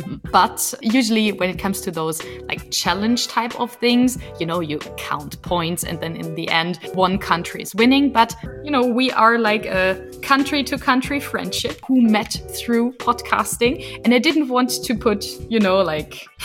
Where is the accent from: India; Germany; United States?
Germany; first language German; English is a second language; English is not my mother tongue. I'm from Germany. So we learned English as first foreign language.